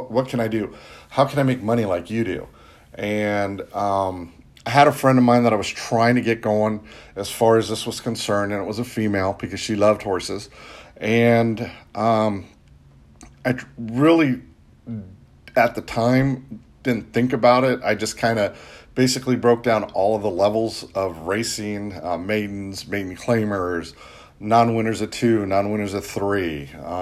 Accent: San Gabriel, California, United States; also born or lived in Kentucky; now in Houston, United States; I grew up in San Gabriel, California. I now live in Houston, Texas. I spent quite a bit of time in Kentucky in my formidable older 20s.

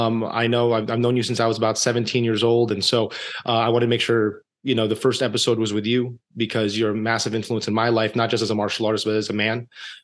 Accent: United States; I am a Filipino-American husband, father of three boys

